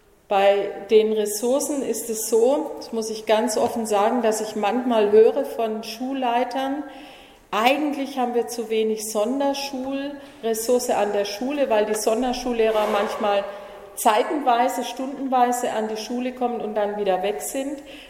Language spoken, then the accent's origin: German; Baden-Württemberg, Germany; dass bei uns in Deutschland und speziell in Baden-Württemberg der Hang der Eltern zur Ganztagsschule nicht so positiv aufgenommen wird